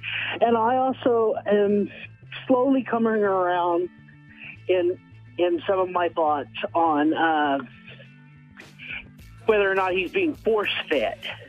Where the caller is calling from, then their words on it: Arkansas, United States; from Arkansas